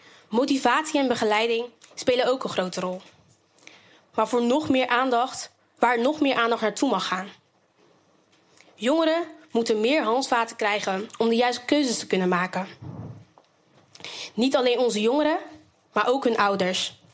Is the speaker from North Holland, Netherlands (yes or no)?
no; Rotterdam, South Holland, Netherlands; Ook dat wij als Rotterdammers ons geroepen voelen samen het verschil te kunnen maken.